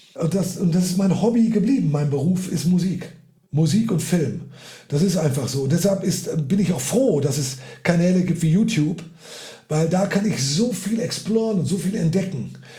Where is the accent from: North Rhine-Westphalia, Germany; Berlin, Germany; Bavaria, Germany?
North Rhine-Westphalia, Germany; born there; Aber ich bin doch geborener Westfale.